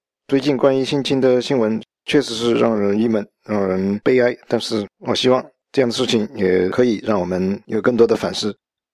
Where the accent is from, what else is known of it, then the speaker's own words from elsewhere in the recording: China; 我们中国人的俗话是说，男人有钱就变坏